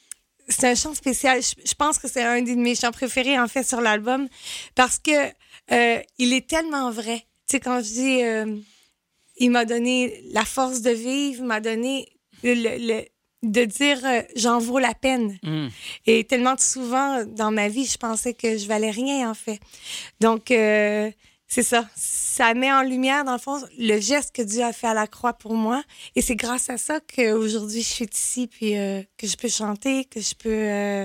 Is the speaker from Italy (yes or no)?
no; Quebec, Canada; je suis québécoise, je viens du Québec.